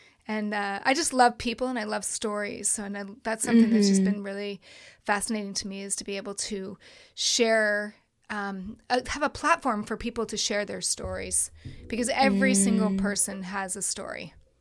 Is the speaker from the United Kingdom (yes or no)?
no; San Francisco, California, United States; But I am originally from San Francisco Bay Area.